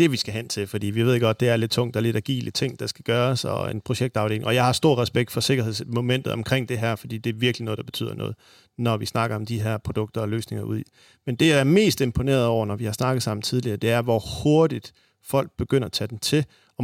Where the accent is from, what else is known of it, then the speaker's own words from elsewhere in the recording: North Denmark Region, Denmark; men jeg kommer også fra Nordjylland